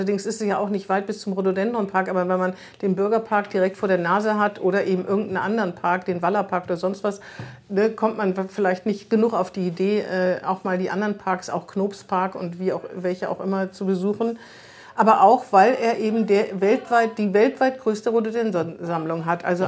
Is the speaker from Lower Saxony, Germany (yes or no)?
no; Bremen, Germany; Sind wir denn im Guinness-Buch, also wir als Bremer, dann im Guinness-Buch der Rekorde?